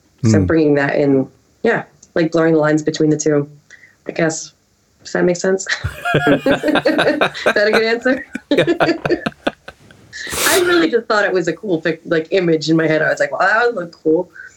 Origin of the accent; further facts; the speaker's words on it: United States; that's just what I get for growing up in the States, I suppose.